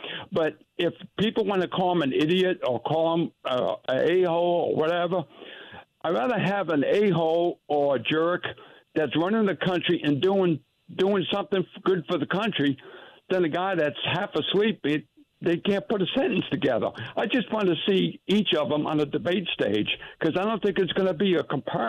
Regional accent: New England, United States; Look, I grew up in the New England area

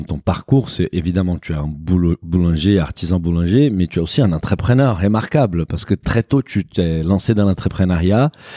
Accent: Brazil; c'est que moi, je suis brésilien

